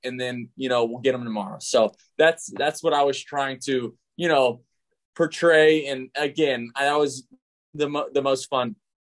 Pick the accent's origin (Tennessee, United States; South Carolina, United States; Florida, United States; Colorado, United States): Florida, United States; just be in my hometown where I grew up rooting for the Rays. I'm now playing for the Rays.